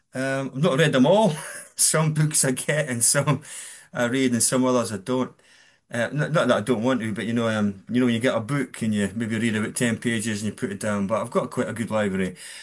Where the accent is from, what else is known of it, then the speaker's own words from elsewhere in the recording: Scotland, United Kingdom; I'm from Scotland. It's maybe quite obvious to anyone.